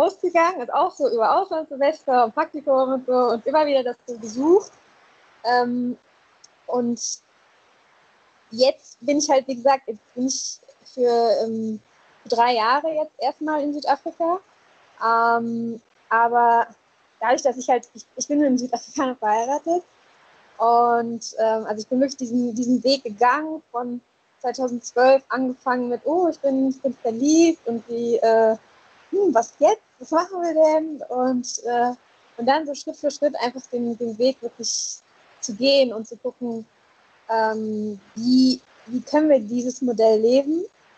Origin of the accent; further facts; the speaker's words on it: Aachen, North Rhine-Westphalia, Germany; now in South Africa; Ich komme aus Aachen, also ich bin in Aachen geboren, bin mittlerweile schon 31